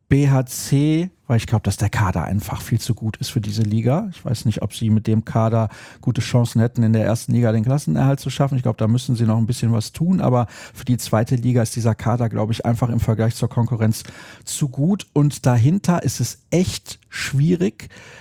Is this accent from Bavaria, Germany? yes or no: no; Solingen, North Rhine-Westphalia, Germany; born there; Und ich als gebürtiger Solinger würde mich übrigens nicht beschweren, wenn